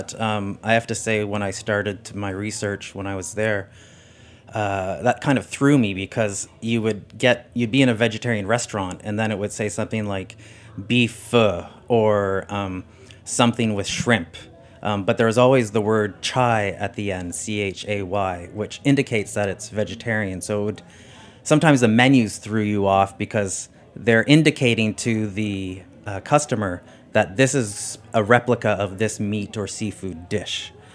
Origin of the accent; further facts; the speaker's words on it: Canada; I am a Canadian.